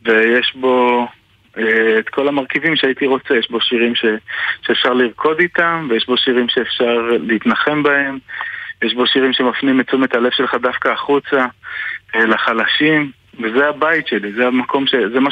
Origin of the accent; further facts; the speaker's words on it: Bat Yam, Tel Aviv District, Israel; מבת ים אני לוקח את בית כנסת תפארת ציון שבאמת גדלתי בו והתחנכתי בו